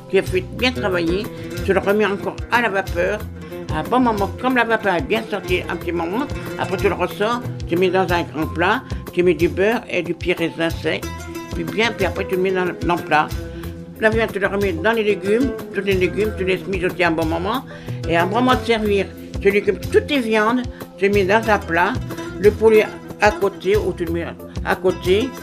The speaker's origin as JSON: {"language": "French", "country": "Lebanon", "said": "je suis libanaise."}